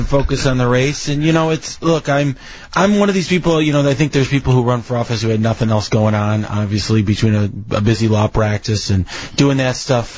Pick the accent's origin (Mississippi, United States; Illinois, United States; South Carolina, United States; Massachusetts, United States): Illinois, United States; Chicago; born there; Sure. I was born in Chicago. My parents didn't go to college.